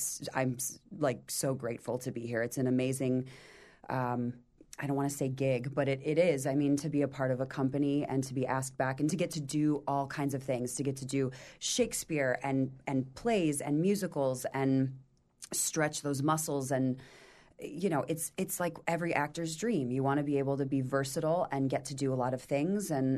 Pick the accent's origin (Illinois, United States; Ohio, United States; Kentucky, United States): Ohio, United States; Cleveland; I grew up in Cleveland, Ohio.